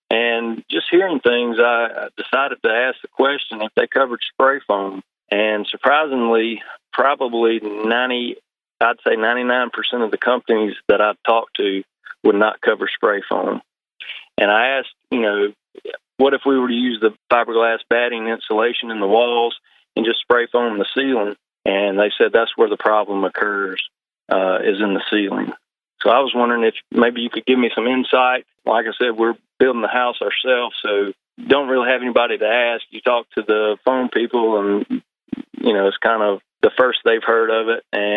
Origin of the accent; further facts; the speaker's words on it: Alabama, United States; now in Mississippi, United States; I'm originally from Alabama. Moving into Mississippi, and we are going to build our house ourselves